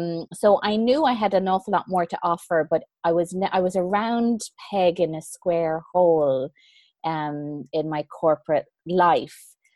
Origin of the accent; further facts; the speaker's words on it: Ireland; now in Canary Islands, Spain; I'm originally from Ireland, 45 years old, currently coming to you from the Canary Islands in southern Spain.